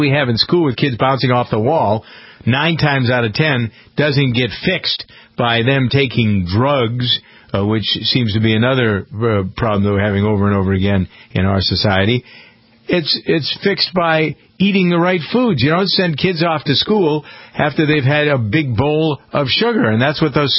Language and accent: English; Framingham, Massachusetts, United States; And that's the study in my hometown of Framingham.